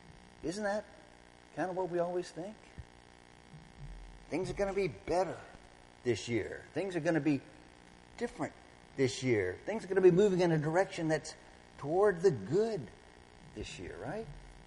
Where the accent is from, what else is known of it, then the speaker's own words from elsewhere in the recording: Baton Rouge, Louisiana, United States; Where I grew up in Baton Rouge, we didn't really know about king cake.